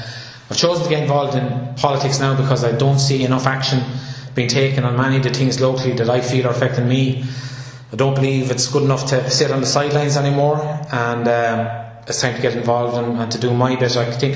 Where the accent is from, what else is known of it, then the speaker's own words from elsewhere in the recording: Ardattin, County Carlow, Ireland; I grew up in Ardatton, just up the road here. Went to primary school in Ardatton and then secondary school in Tullow.